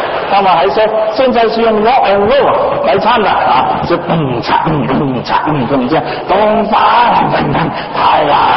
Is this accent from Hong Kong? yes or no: yes; Hong Kong; 我们从小在香港长大，常常知道自己是中国人